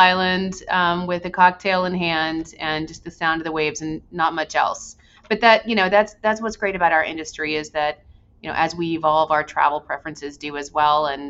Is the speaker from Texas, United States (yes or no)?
yes; Texas, United States; I went to Arizona State University. I'm originally from West Texas.